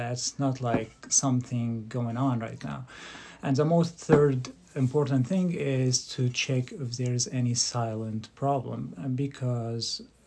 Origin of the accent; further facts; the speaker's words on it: Syria; English is a second language; also born or lived in United States; I'm originally from Syria. I grew up between Syria and United States. My family been, my uncle's been here like for 60 years. So I've been between both. I grew up over there.